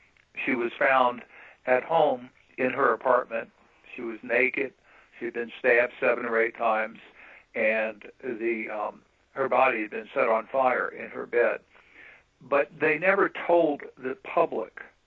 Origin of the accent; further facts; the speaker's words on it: New Orleans, Louisiana, United States; I'm from New Orleans, okay, and this happens in New Orleans.